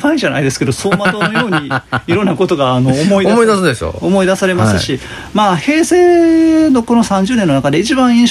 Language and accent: Japanese; Hikone, Shiga, Japan; now in Neyagawa, Japan; 私の実家のあります滋賀県彦根市まで、自分の足で帰ってみようと思ったっていうね、